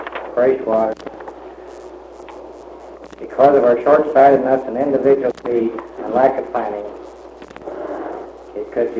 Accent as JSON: {"language": "English", "region": "Kansas", "country": "United States", "tie": "born or raised there", "said": "I was born and lived in Kansas in the 30s of dust storms"}